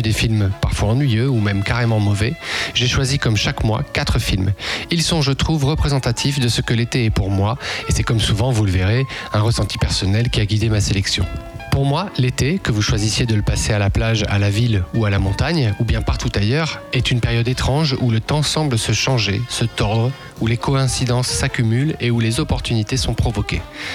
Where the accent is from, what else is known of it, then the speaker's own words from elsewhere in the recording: France; c'est une observation nationale de nos habitudes en tant que Français